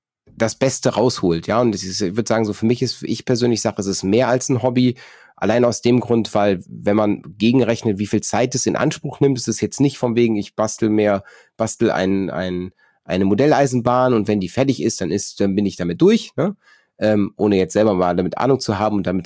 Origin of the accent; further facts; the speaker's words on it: North Rhine-Westphalia, Germany; ich komme aus NRW